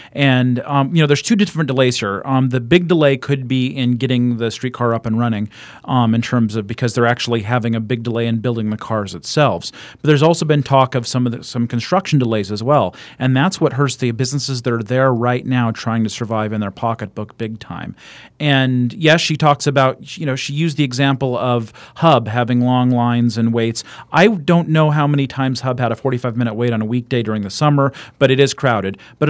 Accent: Nevada, United States; I grew up in Nevada, and there's parking garages everywhere, and some weird phobia developed.

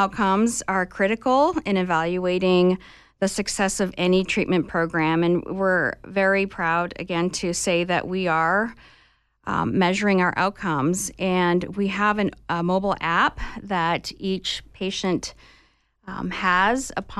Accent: Calgary, Alberta, Canada; also born or lived in Phoenix, United States; I grew up in Calgary, Canada

